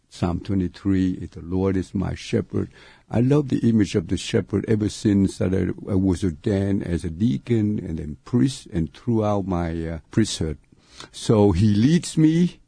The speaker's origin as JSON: {"language": "English", "town": "Nha Trang", "region": "Khanh Hoa", "country": "Vietnam", "said": "I came from Nha Trang in the very south, the middle of the south part of Vietnam. But my mom and so my grandmother came from the town, the city, it's not far from Lavang, the shrine."}